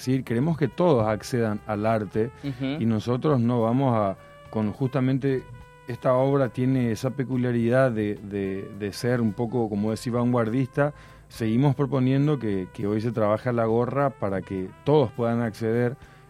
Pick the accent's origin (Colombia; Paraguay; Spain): Paraguay; now in Córdoba, Argentina; yo por ejemplo me vine de Paraguay a Córdoba diciendo voy a seguir aprendiendo